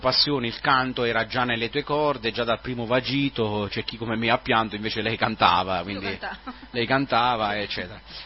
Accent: Naples, Campania, Italy; perché in effetti anche da napoletano è difficile, no, comprendere questo tipo di linguaggio

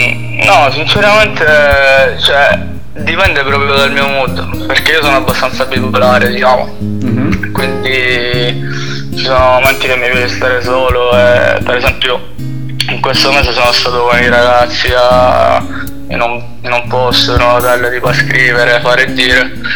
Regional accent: Sicily, Italy; io sono siciliano, quindi non posso, è inutile che faccio l'americano

